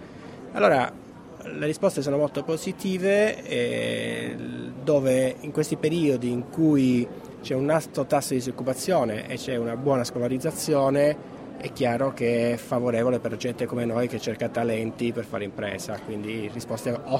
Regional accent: Calabria, Italy; io, essendo calabrese, avevo un certo, come dire, spinta propositiva nel cominciare

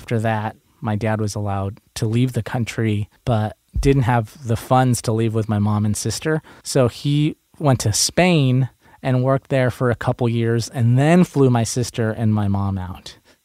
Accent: Inglewood, California, United States; Sure. I was raised here in Los Angeles in Inglewood. That's where I was born. And I lived mostly in South LA my young life.

